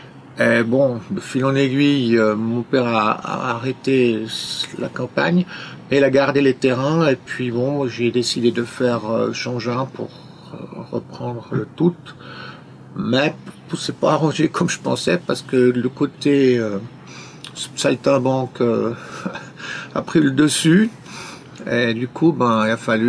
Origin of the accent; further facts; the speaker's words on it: Céligny, Geneva, Switzerland; now in Vaud, Switzerland; je suis originaire de Céligny, en fait.